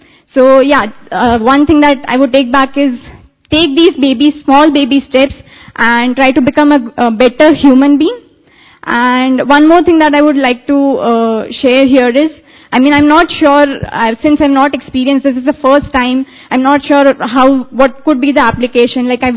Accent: Bangalore, Karnataka, India; I come from Bangalore.

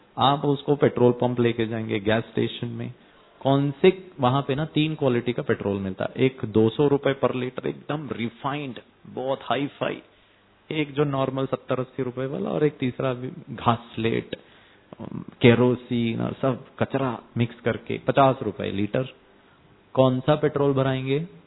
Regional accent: North India, India; also born or lived in Kerala; मैं भी केरला से ही हूं, हाँ मैं केरला का रहने वाला हूं, लेकिन मेरा जन्म और मैंने पढ़ाई सब नॉर्थ इंडिया में की है।

